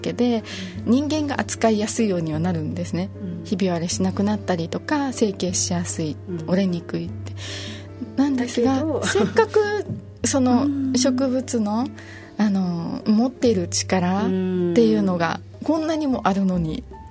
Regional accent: Okinawa, Japan; お香文化の沖縄で育ったので、

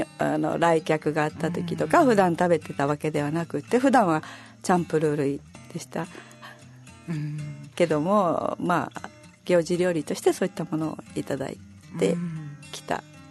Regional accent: Shuri, Okinawa, Japan; 私が首里で育って首里、まあ、同級生とかがあのモアイとかが多いですし、あとご近所の方

